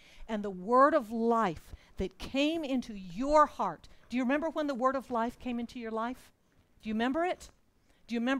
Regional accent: Singapore; I didn't grow up in Hong Kong. I grew up in Singapore a long time ago.

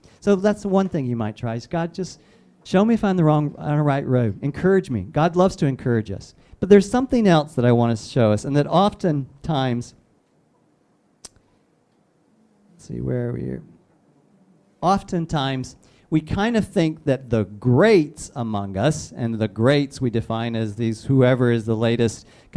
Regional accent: Nigeria; born there; I told you that I was born in Nigeria

